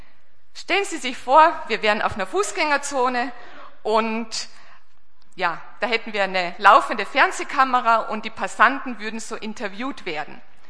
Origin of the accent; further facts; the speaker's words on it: Austria; now in Germany; also ich bin eine waschechte Österreicherin, aber jetzt schon über 30 Jahre hier in Deutschland.